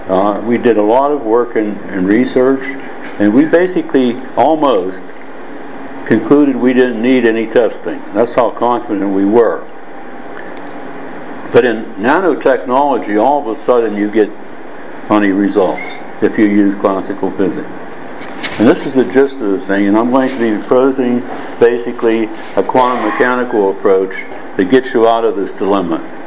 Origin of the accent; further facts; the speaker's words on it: United States; now in Hong Kong; I'm an American living in Hong Kong, Berlin, and of course sometimes in the U.S.